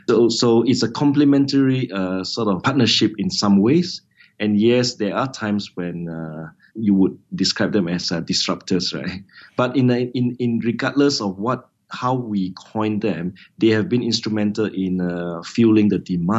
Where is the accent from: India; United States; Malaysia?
Malaysia; people like myself as a Malaysian, I just got to continue to make sure that I'm the ambassador for Malaysia